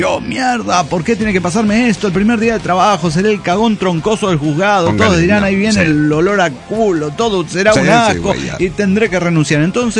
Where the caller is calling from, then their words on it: Cochabamba, Bolivia; de Cochabamba, Bolivia.